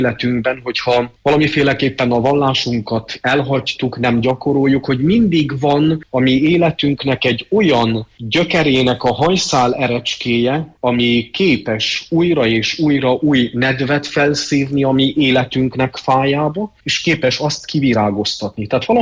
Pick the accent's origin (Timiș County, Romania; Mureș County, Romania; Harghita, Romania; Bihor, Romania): Harghita, Romania; Csíkdelne; ugyanis én Csíkdellén nevelkedtem